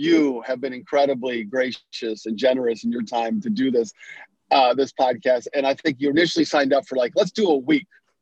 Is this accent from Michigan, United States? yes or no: yes; Michigan, United States; moved away as an adult; when I was 20, I moved from Michigan, where I had grown up and had gone through high school and then a couple years of junior college, and then went to California